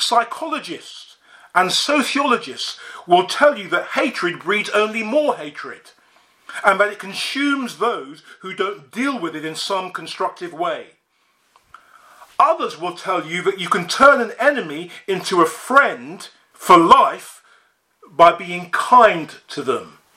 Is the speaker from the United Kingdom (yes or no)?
yes; United Kingdom; And let's be honest, as the British, we're pretty good at blaming others, aren't we?